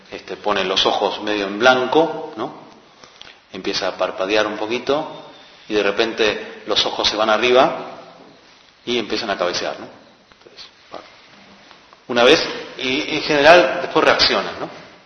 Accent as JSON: {"language": "Spanish", "country": "South Korea", "tie": "born or raised there", "second_language": "Spanish", "said": "En el colegio en mi país, en Corea, te hacían estudiar un montón, pobres chicos."}